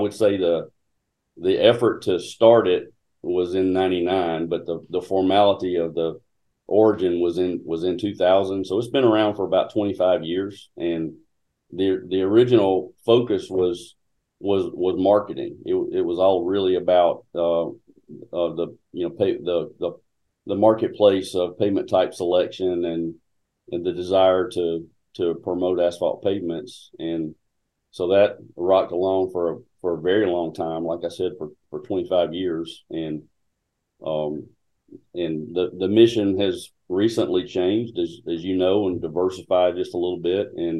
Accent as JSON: {"language": "English", "town": "Elmore County", "region": "Alabama", "country": "United States", "tie": "born or raised there", "said": "I grew up in Elmore County on a farm, but I had moved to Montgomery, Alabama when I was 15"}